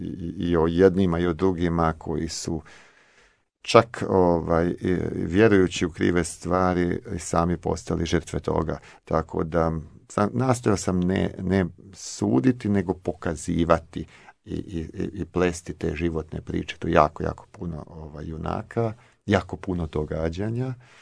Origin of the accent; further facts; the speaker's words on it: Slavonia, Croatia; Ja sam rođeni Slavonac, ali ja sam iz ove zapadne Slavonije